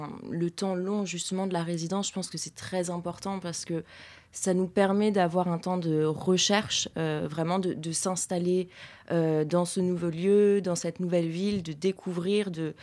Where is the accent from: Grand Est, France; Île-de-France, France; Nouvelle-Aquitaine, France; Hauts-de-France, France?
Île-de-France, France; Paris; parce que moi, je suis parisienne.